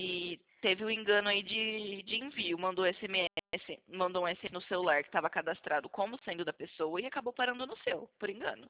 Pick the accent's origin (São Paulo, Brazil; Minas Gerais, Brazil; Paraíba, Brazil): São Paulo, Brazil; São Carlos; São Carlos, interior de São Paulo.